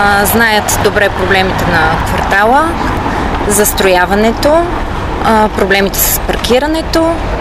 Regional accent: Sofia, Sofia City, Bulgaria; Аз съм млад и амбициозен човек. Израснала съм в Младост. Познавам много добре проблемите на квартала.

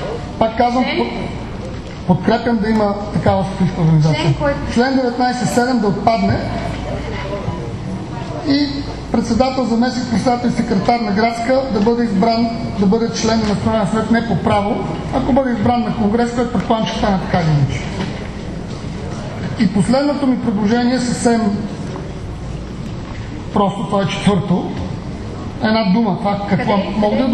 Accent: Sofia, Sofia City, Bulgaria; Излишно аз не приемам, макар че съм от София

